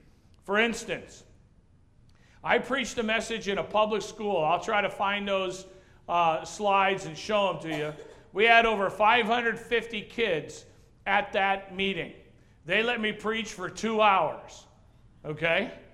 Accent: New England, United States; And I grew up in New England.

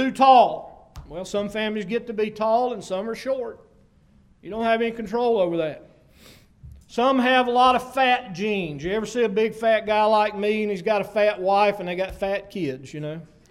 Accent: United States; born there; I was born in America. I'm thankful for that, but I didn't choose that. I was born here, you know, my parents lived here, so that's where I was born.

